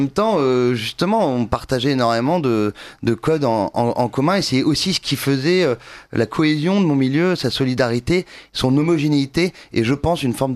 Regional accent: Louveciennes, Île-de-France, France; mon voisin de Loucienne, là où j'ai grandi

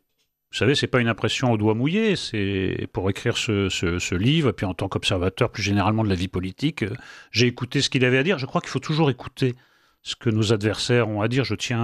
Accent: France; Nous sommes nombreux à ne pas avoir de problème, peut-être parce que nous sommes nous-mêmes des Français de souche

